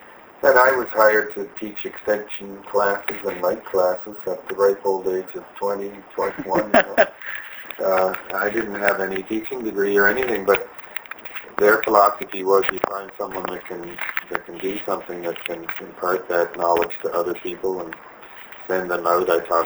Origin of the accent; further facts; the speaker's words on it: New Brunswick, Canada; now in United States; I'm from New Brunswick.